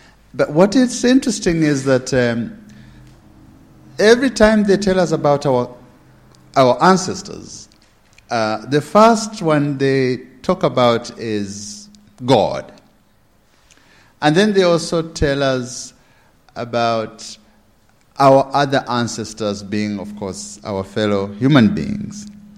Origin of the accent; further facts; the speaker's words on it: Kenya; I find this presentation very moving because I come from Kenya